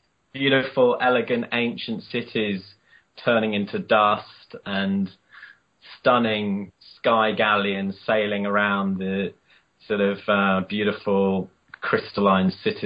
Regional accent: England, United Kingdom; Is going to be a cricket bat, since I'm English.

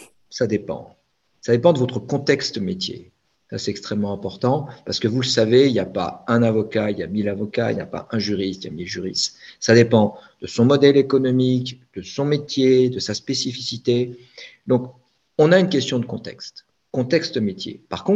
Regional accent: Annecy, Auvergne-Rhône-Alpes, France; Et moi, je viens d'Annecy, je suis un Haut-Savoyard

